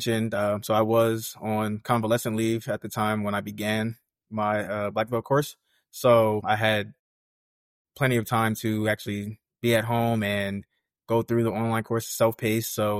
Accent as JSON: {"language": "English", "town": "Rahway", "region": "New Jersey", "country": "United States", "tie": "born or raised there", "said": "I grew up in Rahway, New Jersey, not that far from West Point."}